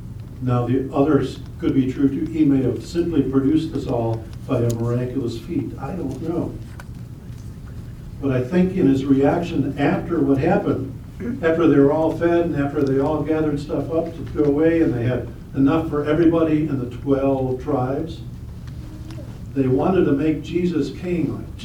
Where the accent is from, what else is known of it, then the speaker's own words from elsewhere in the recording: Chicago, Illinois, United States; And I know when my dad was asked to sing solos at the church we grew up in Chicago